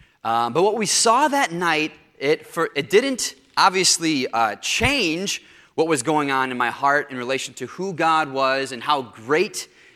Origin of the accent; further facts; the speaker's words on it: Indiana, United States; I don't know if you've seen a shooting star, but growing up in Northwest Indiana, right outside Chicago, there are not a lot of shooting stars.